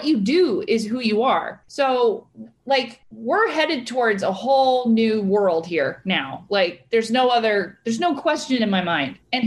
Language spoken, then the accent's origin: English; United States; I'm an American. I believe people are allowed to believe what they want.